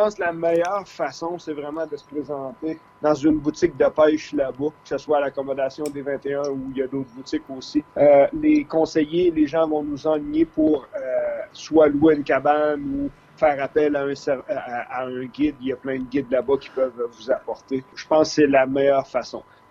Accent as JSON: {"language": "French", "region": "Quebec", "country": "Canada", "said": "moi, je viens d'Abitibi-Témiscamingue. Je pense qu'on est, on est une région accueillante."}